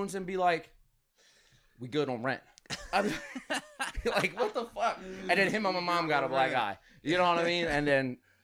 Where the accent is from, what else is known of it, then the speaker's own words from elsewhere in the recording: Baltimore, Maryland, United States; South Baltimore, Hanover Street.